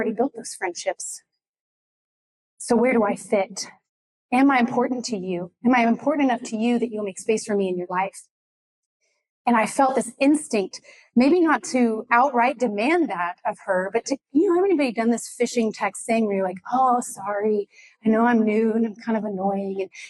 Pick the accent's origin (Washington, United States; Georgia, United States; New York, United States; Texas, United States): Texas, United States; Houston; now in Dallas, United States; I grew up in Houston. I'm from Houston, moved here in 2011, didn't know many people.